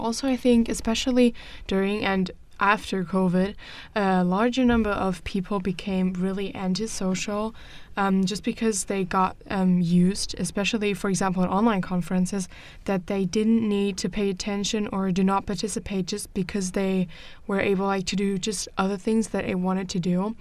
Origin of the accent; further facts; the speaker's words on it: Germany; from Germany.